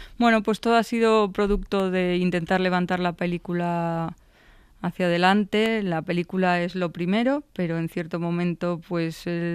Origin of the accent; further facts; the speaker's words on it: Oviedo, Asturias, Spain; born there; Y Miguel Ángel siempre quiso que se estrenara en Oviedo porque es mi ciudad natal